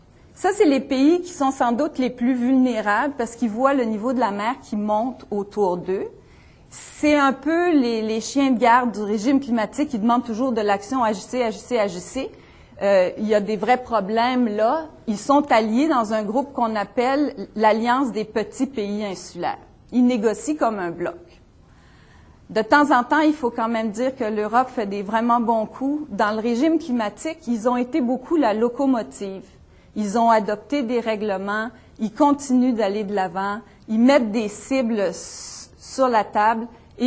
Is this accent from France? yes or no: no; Canada; Quand on est Canadien, on peut regarder notre rôle de multiples façons.